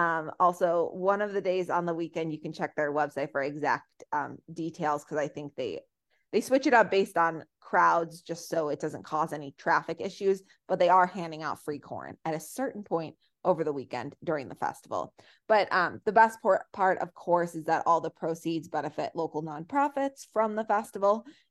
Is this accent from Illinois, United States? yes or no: yes; Chicago, Illinois, United States; because I'm very much from the Chicago area